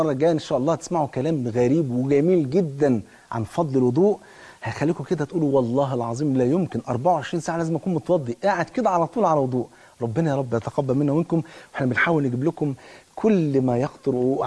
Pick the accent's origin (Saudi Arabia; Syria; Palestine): Syria; أنا بنت من الشام، دمي حامي كتير للثورة وحبة كتير